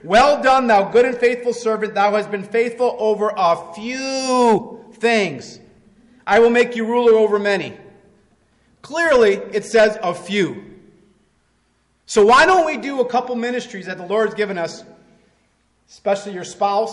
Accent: Detroit, Michigan, United States; We're from Detroit Motor City. We always know that.

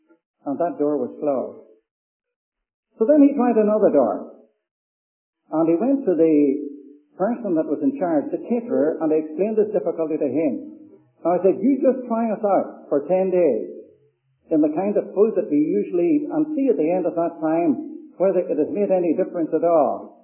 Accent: Ireland; You know, I'm an Irishman.

